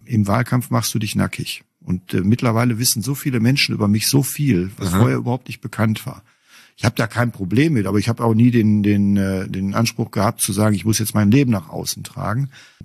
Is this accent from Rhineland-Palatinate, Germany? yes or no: yes; Diez, Rhineland-Palatinate, Germany; born there; Dietz an der Lahn.